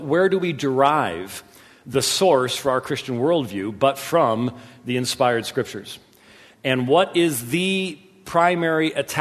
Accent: Scotland, United Kingdom; I'm Scottish, for crying out loud.

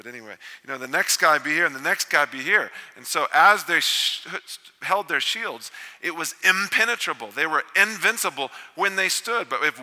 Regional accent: Texas, United States; and you know I grew up in Texas, I picked the wrong sport.

